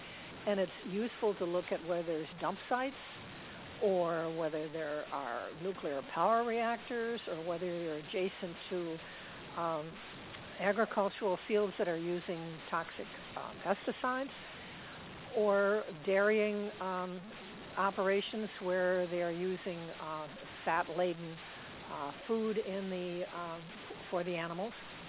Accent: Buffalo, New York, United States; born there; I was born in New York State, in Buffalo, and I have family in Orleans and Warsaw, New York.

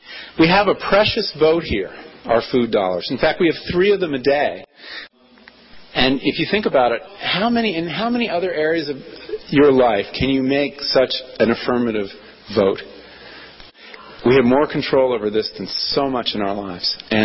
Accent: New England, United States; You know, I'm from New England

